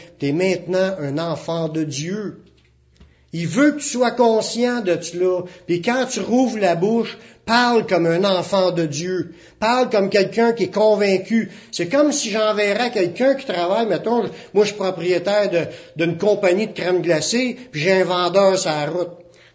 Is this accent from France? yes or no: no; Canada; Nous autres, on est des Canadiens, on était des païens ou des gentils